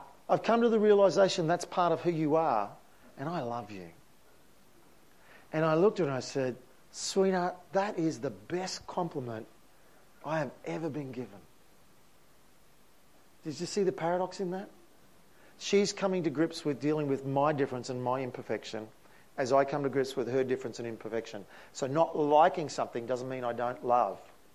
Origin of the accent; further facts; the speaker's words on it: Australia; this is where we're really slack as Aussie blokes